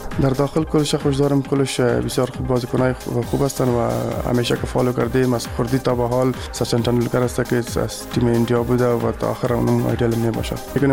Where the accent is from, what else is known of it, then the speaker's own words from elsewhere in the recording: Afghanistan; بعد از افغانستان آمدیم و در افغانستان در ملک خود کرکت شروع کردیم.